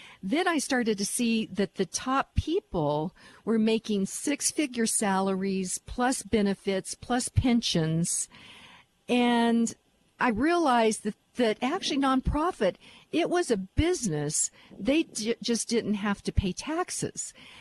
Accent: United States; And then because I'm American, it's an American, Americans give a lot.

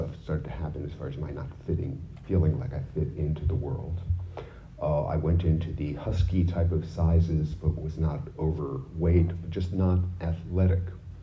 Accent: Connecticut, United States; I am from Connecticut.

